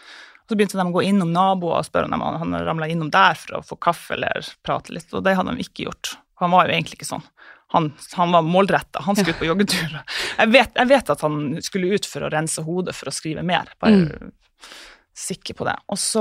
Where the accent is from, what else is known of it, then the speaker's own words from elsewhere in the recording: Gratangen, Troms, Norway; jeg og ungene skulle reise til Gratangen der jeg er fra, det er liksom en flytur og en biltur unna